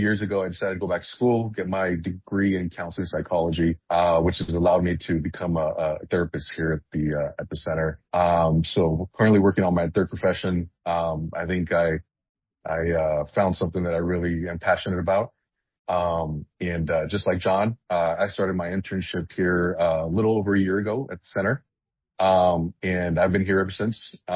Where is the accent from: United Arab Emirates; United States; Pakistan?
United States; Calexico, California; also born or lived in Los Angeles; I'm originally from Calexico. I was born in Los Angeles, but I can say I'm pretty much raised for the majority of my life in Calexico.